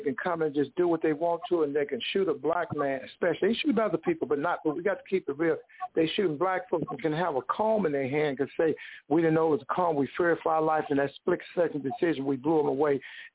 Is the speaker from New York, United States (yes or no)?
no; St. Louis, Missouri, United States; I'm from Missouri. It's called St. Louis.